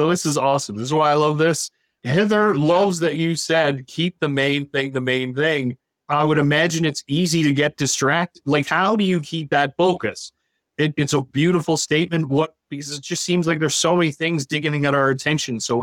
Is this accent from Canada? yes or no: yes; Newfoundland and Labrador, Canada; people know I'm from Newfoundland originally, so this is a special treat for me.